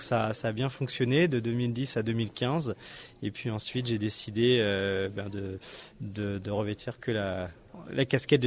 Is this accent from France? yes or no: yes; Lorient, Brittany, France; now in Boulogne-Billancourt, France; moi, je suis breton de naissance et j'y ai grandi à Lorient et boulonnais d'adoption.